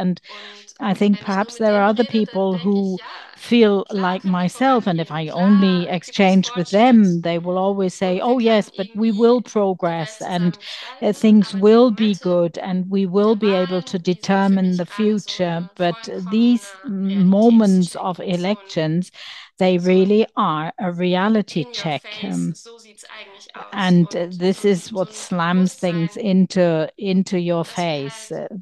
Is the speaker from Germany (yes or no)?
yes; Germany; I'm from Germany.